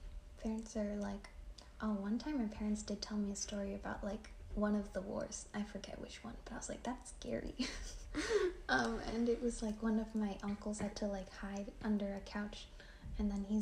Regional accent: Philippines; people thought I was Mexican because they didn't know that the Philippines existed, and I was like, that makes sense, it's not China.

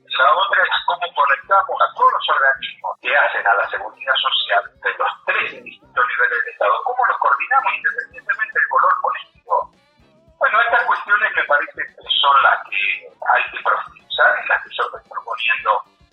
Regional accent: Indio Rico, Buenos Aires Province, Argentina; estando en mi pueblo, en Indio Rico, que se veían los canales de Bahía Blanca

